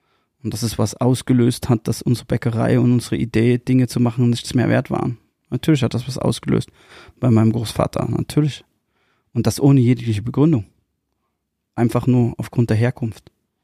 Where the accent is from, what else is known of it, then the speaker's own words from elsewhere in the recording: East Germany, Germany; born there; Ja. Geboren in der DDR. Ja. Und da lege ich auch Wert drauf, weil ich in der DDR geboren bin.